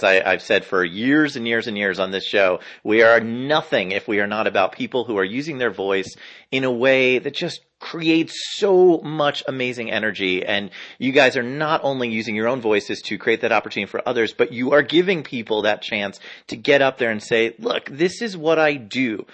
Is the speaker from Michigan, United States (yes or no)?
no; New Jersey, United States; I can't believe I've never been to Atlantic City, and I grew up in New Jersey.